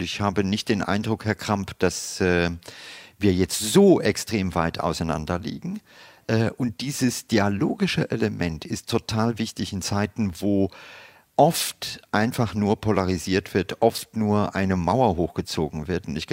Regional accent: Luxembourg; ich bin Luxemburger von der Nationalität her.

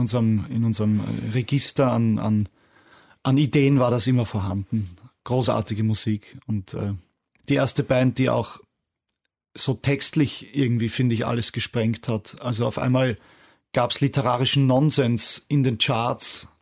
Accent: Vienna, Austria; als Wiener, als jemand, der aus einer Stadt kommt, die zutiefst über ihre Verbindung zum Unterbewusstsein lebt

